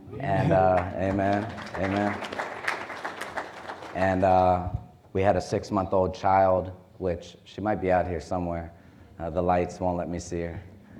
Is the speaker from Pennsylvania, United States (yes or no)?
yes; Pennsylvania, United States; I was raised up in Pennsylvania, and I was come out of a broken home.